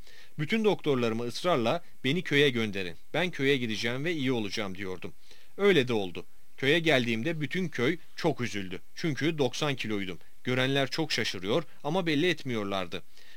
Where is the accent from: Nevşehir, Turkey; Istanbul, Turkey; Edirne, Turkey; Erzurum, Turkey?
Istanbul, Turkey; Bir de benim hiç köyüm olmadı. İstanbul'da doğdum, büyüdüm. Babam da İstanbul'da doğmuş, büyümüş. Memleketi olan İnebolu'yu babamdan bile önce gidip gördüm çünkü çok merak ediyordum.